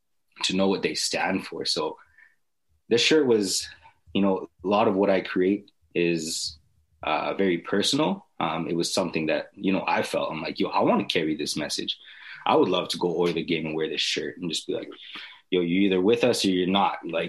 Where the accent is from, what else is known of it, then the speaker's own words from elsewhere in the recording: Edmonton, Alberta, Canada; I grew up in the North Side Edmonton. So I grew up with a lot of people of color